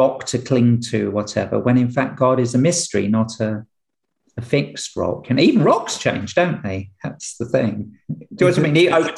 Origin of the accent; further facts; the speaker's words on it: North East England, United Kingdom; born there; I was born up in, my accent doesn't show, but in County Durham, you know, where there are lots of stone walls and so on.